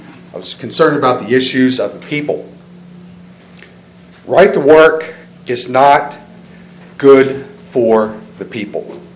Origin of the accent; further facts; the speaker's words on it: Seaford, Delaware, United States; Know a lot about Seaford. Being my hometown, certainly.